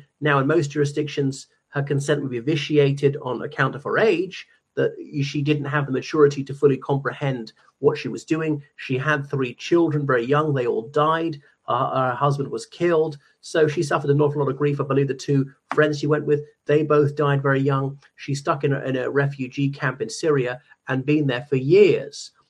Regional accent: Ireland; o everyone … from Ireland.

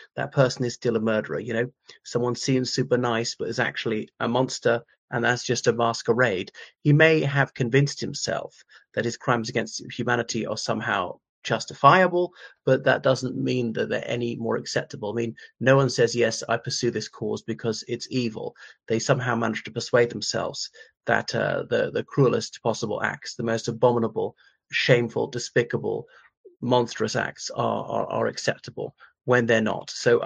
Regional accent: Ireland; from Ireland.

